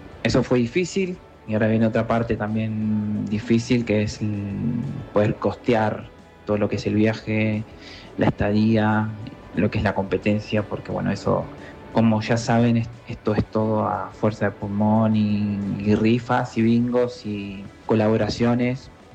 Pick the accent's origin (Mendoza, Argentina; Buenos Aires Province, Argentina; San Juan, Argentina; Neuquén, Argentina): Buenos Aires Province, Argentina; Quilmes; Soy de Quilmes.